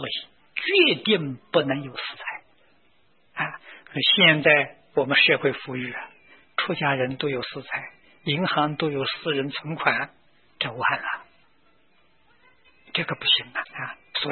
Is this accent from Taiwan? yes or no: yes; Taichung, Taiwan; 我是从台中出来的，我不能忘本啊！